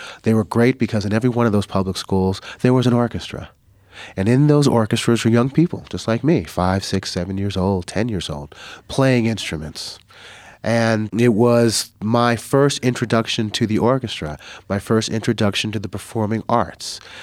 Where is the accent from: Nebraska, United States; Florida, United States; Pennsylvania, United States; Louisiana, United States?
Florida, United States; Margate; I grew up in a small town called Margate, Florida. Not Fort Lauderdale, not Pompano Beach, not Miami. It was Margate.